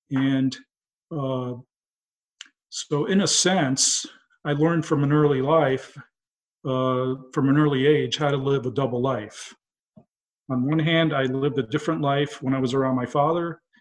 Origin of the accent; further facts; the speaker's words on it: Iran; So as a seven-year-old and in my teenage years, I grew up in Iran.